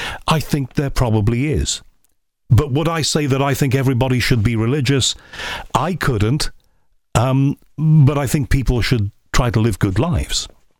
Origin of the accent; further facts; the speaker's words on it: Liverpool, North West England, United Kingdom; I was brought up, you know, in the Christian religion, because we all were in you know, where I was brought up in Liverpool. You know, my mother's side were Catholics, my father's side were Protestants. I don't go to church these days